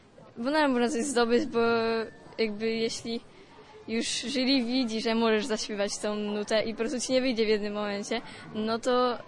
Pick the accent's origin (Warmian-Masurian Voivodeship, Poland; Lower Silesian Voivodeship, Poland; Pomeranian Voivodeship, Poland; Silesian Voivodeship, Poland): Pomeranian Voivodeship, Poland; Słupsk; Ze Słupska.